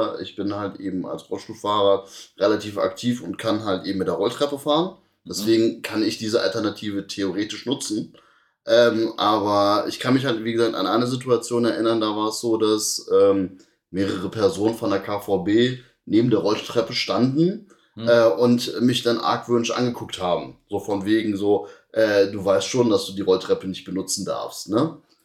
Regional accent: Cologne, North Rhine-Westphalia, Germany; ich komme aus Kalk

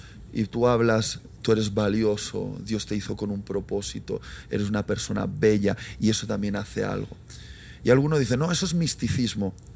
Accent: Spain; Es cierto que cuando expreso ciertas cosas como español suenan fuertes

